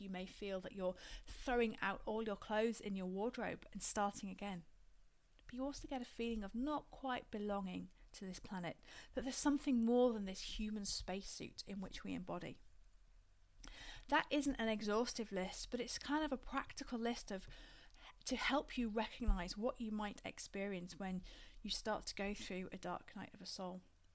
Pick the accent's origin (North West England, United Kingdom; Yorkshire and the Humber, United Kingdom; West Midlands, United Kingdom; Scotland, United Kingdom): Yorkshire and the Humber, United Kingdom; I'm from Yorkshire, so I'm never going to mince my words